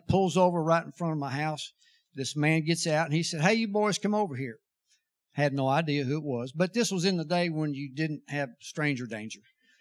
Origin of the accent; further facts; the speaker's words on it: Austin, Texas, United States; But so I grew up in Austin, Texas, and up until the third grade, I guess, we lived over by the university.